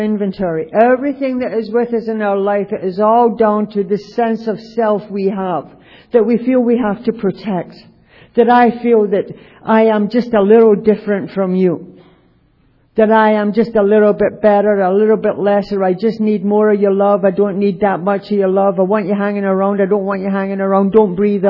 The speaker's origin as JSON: {"language": "English", "country": "United Kingdom", "said": "because I'm Irish, Scottish, English, I'm a Brit"}